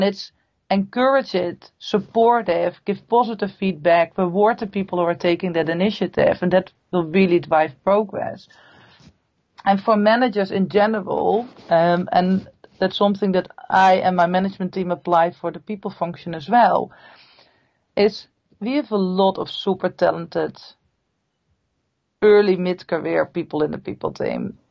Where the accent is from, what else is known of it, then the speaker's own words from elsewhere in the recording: Netherlands; I'm from the Netherlands.